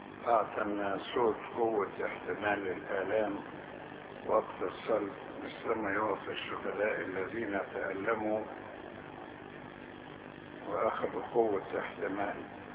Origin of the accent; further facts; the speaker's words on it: Upper Egypt, Egypt; معلش انا صعيدي زيك